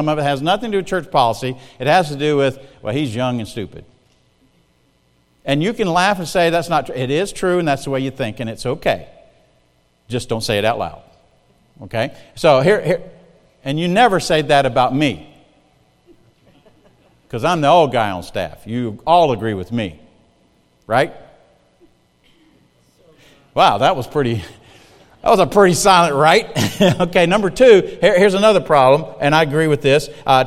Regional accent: Marion, South Carolina, United States; So I left as a youth pastor, and I felt called of God to go to Marion, South Carolina, my hometown where I was born, and start a church.

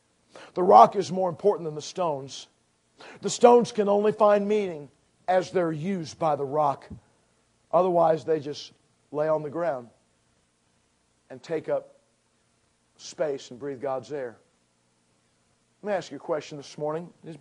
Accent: Middletown, Ohio, United States; I'm just a Midwestern kid. I grew up not far from here. I grew up near Cincinnati. Grew up in a place called Middletown.

